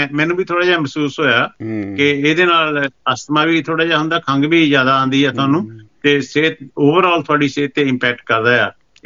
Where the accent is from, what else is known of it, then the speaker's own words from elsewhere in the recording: Punjab, India; ਚਲੋ ਹੁਸ਼ਿਆਰਪੁਰ ਦੇ ਵਿੱਚ ਤਾਂ ਵੈਸੇ ਸਾਡੇ ਪਿੰਡ ਦੇ ਵਿੱਚ ਵੀ ਸਰਬਸੰਮਤੀ ਹੋ ਗਈ ਆ